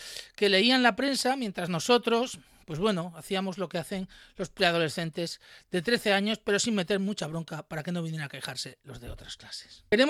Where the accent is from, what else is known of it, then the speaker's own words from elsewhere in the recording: Cartagena, Region of Murcia, Spain; en Los Dolores, Cartagena, de donde soy yo